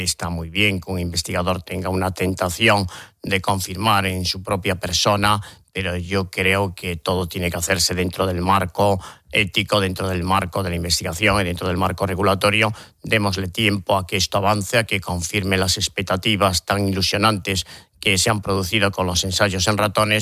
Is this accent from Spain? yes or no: yes; Spain; En este país, como país europeo, país caucásico, estamos dentro de esa raza y probablemente en España, pues a lo mejor nuestra vida tan ajetreada y nuestro buen vivir